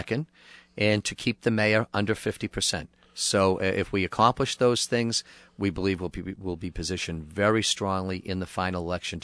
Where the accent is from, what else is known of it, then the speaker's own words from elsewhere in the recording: Marshfield, Massachusetts, United States; now in Brockton, United States; This is my hometown, Kevin. Don't forget, I'm in Brockton for the past 27 years, but I'm a graduate of Marshfield High School.